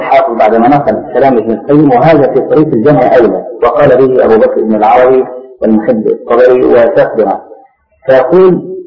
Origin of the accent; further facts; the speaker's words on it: Egypt; أخذها بعض أهل بعض الناس عندنا في مصر